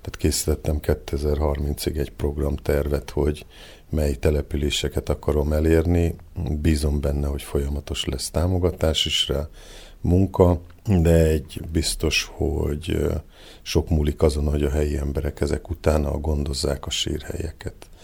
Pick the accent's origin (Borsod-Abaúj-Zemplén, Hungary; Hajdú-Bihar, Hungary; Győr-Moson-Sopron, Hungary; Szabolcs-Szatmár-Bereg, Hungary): Borsod-Abaúj-Zemplén, Hungary; Füzér; Elsősorban otthon Fűzéren voltak ezek a beszélgetések a gyerekként, 14-15 évesen